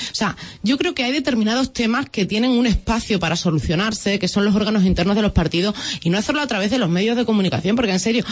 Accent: Ribera del Fresno, Extremadura, Spain; como ha avanzado Villafranca, no ha avanzado Ribera del Fresno, que es mi pueblo.

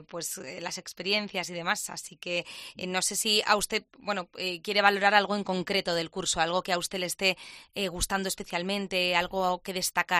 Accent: Zamora, Castile and León, Spain; que yo soy de Zamora, que sé que también está por allí.

